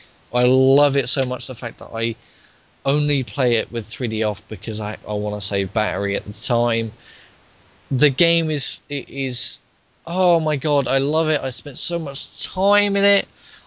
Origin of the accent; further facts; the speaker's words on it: United Kingdom; I mean, I'm British and I'm obsessed with the narrator.